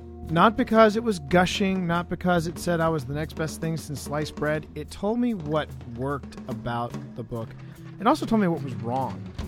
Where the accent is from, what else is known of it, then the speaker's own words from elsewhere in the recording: Manassas, Virginia, United States; I'm from Manassas, Virginia.